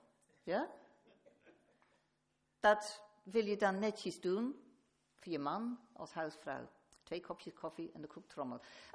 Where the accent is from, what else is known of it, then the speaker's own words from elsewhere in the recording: England, United Kingdom; Oké, we zijn Nederlandse staatsburgers. Ik ben nog een Engelse staatsburger. Mag daar niet stemmen, maar ik ben Engelse staatsburger.